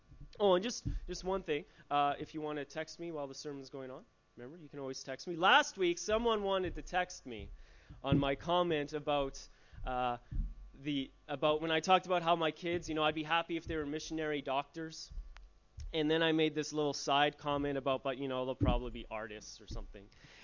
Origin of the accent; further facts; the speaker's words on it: Canada; now in New Zealand; currently I'm the citizen of another nation, right? I'm a Canadian, right? But and I'm here in New Zealand.